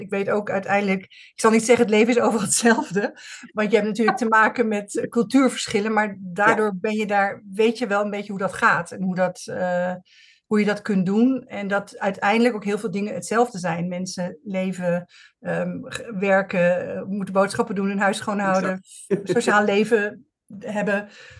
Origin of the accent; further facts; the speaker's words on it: South Holland, Netherlands; moved away as an adult; also born or lived in Greece; Ik kom uit de buurt van Den Haag. Ja. En ben na mijn VWO-diploma in Griekenland terechtgekomen.